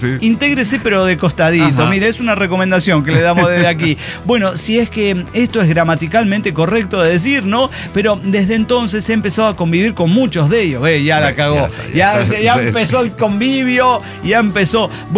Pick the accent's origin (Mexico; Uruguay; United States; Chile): Mexico; Creo que tuve mucha suerte de empezar a oírlos en el mismo año que fue el aterrizaje en mi país